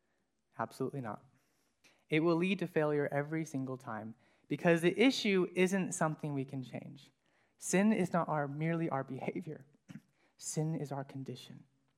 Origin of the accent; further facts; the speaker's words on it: Apison, Tennessee, United States; So I grew up in Apison, out in the country, about 22 acres.